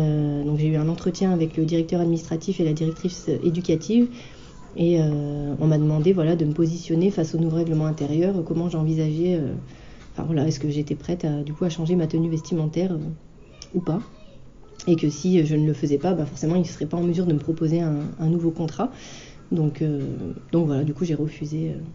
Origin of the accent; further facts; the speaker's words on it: France; moi je suis convertie, que j'ai une, voilà, je suis française d'origine, française de souche, que du coup j'ai pas de, dans ma famille, de personnes qui pratiquent la religion